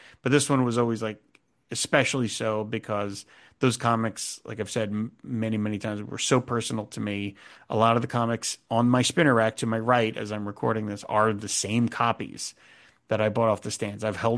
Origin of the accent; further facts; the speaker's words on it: Cherry Hill, New Jersey, United States; there was one newsstand in my hometown of Cherry Hill, New Jersey, that would get Charltons